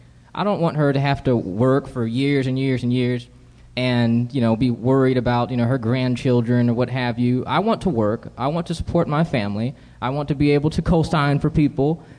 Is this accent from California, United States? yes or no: yes; Los Angeles, California, United States; also born or lived in Michigan / Charlotte; I was born in Michigan, the inner city of Michigan. I was raised also in Los Angeles, California. For high school, I moved to Charlotte, North Carolina, but Charlottesville is my home, for the record.